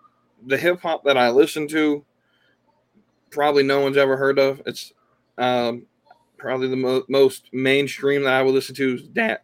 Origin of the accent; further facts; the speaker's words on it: the South, United States; you know, I'm from the South. It's country.